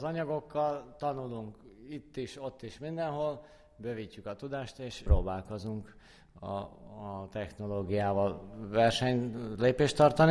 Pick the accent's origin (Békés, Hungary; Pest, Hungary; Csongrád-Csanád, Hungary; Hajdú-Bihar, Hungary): Békés, Hungary; Hát vízi faluban nőttünk föl, a körösök találkozásánál, úgyhogy a víz mindig is közel állt hozzánk.